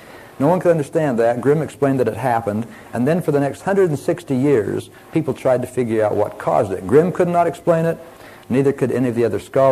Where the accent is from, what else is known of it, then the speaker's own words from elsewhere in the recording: Western United States, United States; I'm from the United States, in the western United States, where there are mountains and snow in the winter.